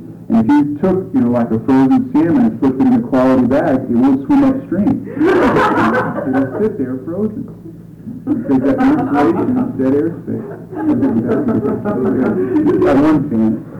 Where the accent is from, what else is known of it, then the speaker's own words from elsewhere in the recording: Wisconsin, United States; You know, they said, you're hypothermic. No, we're not. We're from Wisconsin.